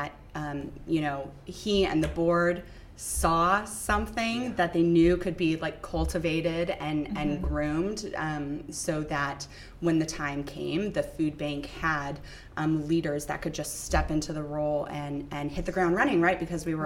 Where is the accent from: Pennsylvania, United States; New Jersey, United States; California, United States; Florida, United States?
California, United States; Fresno; And so living in the Bay Area with my husband, and we're from Fresno and he's from Clovis.